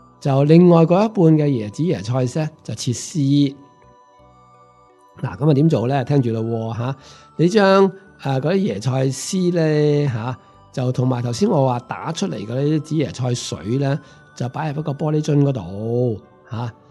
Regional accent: China; 佢叫做栗物啦，我哋中国人都有嘅，我哋叫做叶菜啦

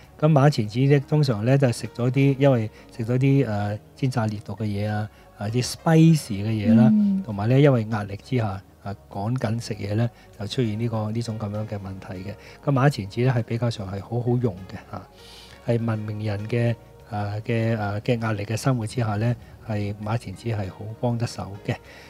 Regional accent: China; 我哋中國人咧成日叫做嗰、那個棉花糖啦

